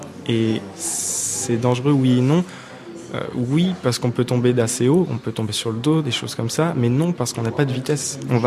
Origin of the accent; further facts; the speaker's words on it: Le Mans, Pays de la Loire, France; parce que je suis du Mans.